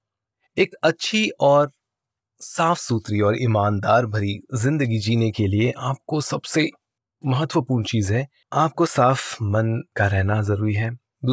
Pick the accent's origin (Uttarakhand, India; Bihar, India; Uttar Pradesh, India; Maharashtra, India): Maharashtra, India; Nagpur; born there; also born or lived in Jalna; मेरा जन्म नागपुर में हुआ था और मेरे पिताजी जालना नाम के मराठवाड़ा महाराष्ट्र के जालना नाम के एक छोटे से टाउन में पैदा हुए थे। मेरी जो इनिशियल जो मेरी पढ़ाई है वो जालना में ही हुई थी।